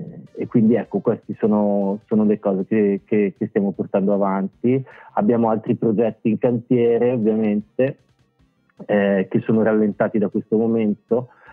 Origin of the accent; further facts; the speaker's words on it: Bergamo, Lombardy, Italy; vengo da Bergamo, è dal 1994 che coltivo la nobile arte del rap e del freestyle